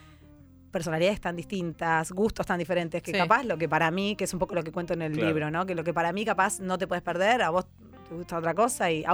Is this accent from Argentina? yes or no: yes; Buenos Aires, Argentina; así como los porteños somos bastante pedantes